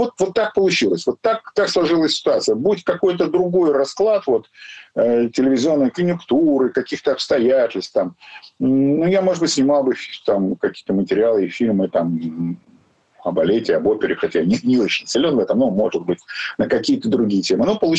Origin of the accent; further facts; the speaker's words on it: Odesa, Odesa Oblast, Ukraine; Работал я в Одессе, откуда я родом.